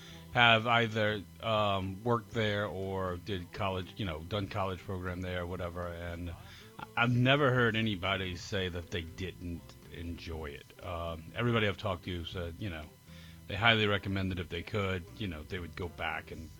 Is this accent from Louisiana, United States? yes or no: yes; Louisiana, United States; I'm from the Greater New Orleans area. So it was a big deal for us to go. I didn't live in New Orleans, but a small town.